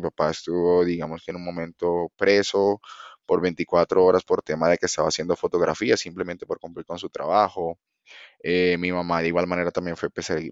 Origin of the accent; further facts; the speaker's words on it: Maracaibo, Zulia, Venezuela; now in Bogotá, Colombia; Bogotá es como 8 veces o 7 veces Maracaibo, que es de donde yo vengo y donde nací.